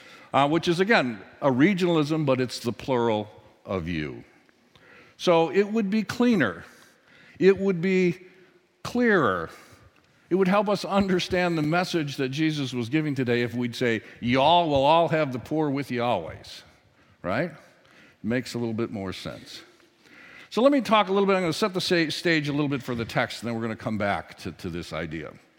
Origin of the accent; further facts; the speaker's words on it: Whitefish Bay, Wisconsin, United States; Now, I grew up in the South. I grew up south of here, about 14 miles in Whitefish Bay.